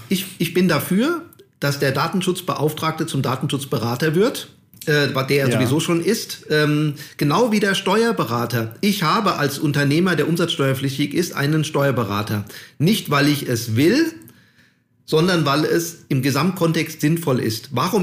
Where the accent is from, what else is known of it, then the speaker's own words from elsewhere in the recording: Hesse, Germany; Ich komme ja hier aus Hessen.